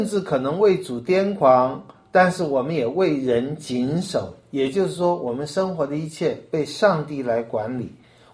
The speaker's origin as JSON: {"language": "Chinese", "country": "China", "said": "我们中国人也是这样，对不对？哪个地方赚钱就去哪里。"}